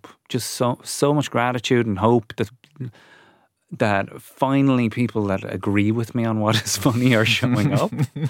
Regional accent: Ireland; Being Irish abroad is difficult.

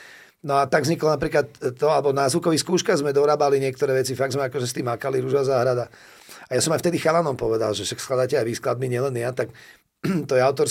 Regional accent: Bratislava, Bratislava Region, Slovakia; chceli sa mlátiť do Banskej Bystrice, lebo sme z Bratislavy

